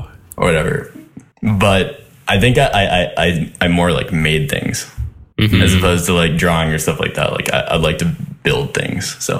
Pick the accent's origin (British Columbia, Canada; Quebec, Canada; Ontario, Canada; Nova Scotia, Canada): British Columbia, Canada; Vancouver; No, I'm actually from Vancouver. Vancouver proper. So like Kitsilano. Which is pretty rare, I think.